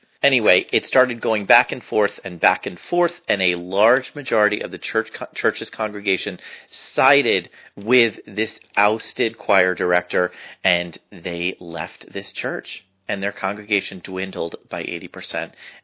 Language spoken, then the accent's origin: English; New Jersey, United States; there in my home state of New Jersey